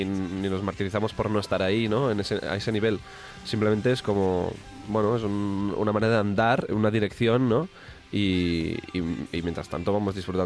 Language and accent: Spanish; Figueres, Catalonia, Spain; y yo soy de Figueras.